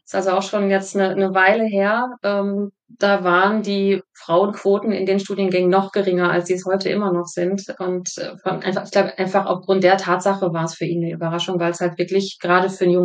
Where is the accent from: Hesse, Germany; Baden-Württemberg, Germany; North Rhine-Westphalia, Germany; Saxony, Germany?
North Rhine-Westphalia, Germany; ich komme her, so ganz ursprünglich, aus einer Kleinstadt am Niederrhein, direkt von der holländischen Grenze. Da bin ich in so einer klassisch behüteten Familie aufgewachsen.